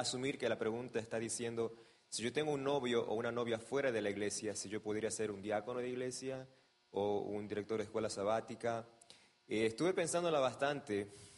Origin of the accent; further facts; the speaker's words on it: Argentina; no voy a decir que porque soy argentino estaría bien si jugara fútbol y no básquetbol